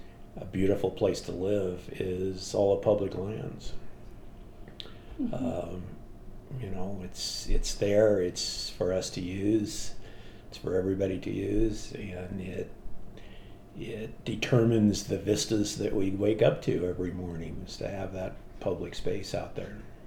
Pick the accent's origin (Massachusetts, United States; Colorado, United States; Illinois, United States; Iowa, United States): Colorado, United States; Well, I grew up over in the San Luis Valley and went to school at Fort Lewis.